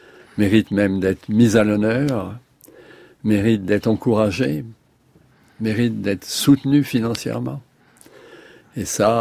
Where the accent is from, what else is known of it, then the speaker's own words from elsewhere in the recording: Strasbourg, Grand Est, France; Je viens de Strasbourg.